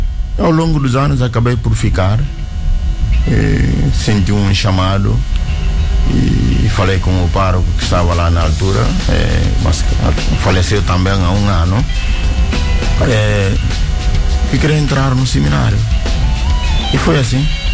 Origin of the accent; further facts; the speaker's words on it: Guinea-Bissau; Sou da Guiné-Bissau, nasci de uma família não cristã, os pais não são cristãos